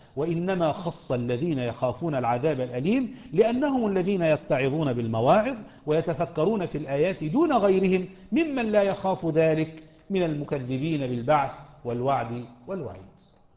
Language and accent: Arabic; Egypt; ده انا وانت مصريين ودي مصريتنا العريقه